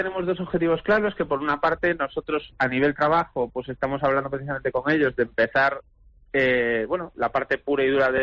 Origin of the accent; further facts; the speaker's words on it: Galicia, Spain; yo soy gallego